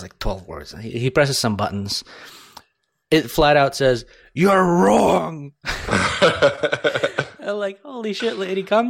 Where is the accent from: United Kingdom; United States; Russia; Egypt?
Russia; When I was growing up in Russia, we had like three toys.